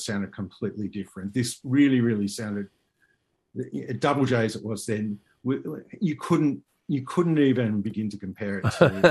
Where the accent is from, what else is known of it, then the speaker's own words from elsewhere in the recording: Melbourne, Victoria, Australia; Now, I was growing up in Melbourne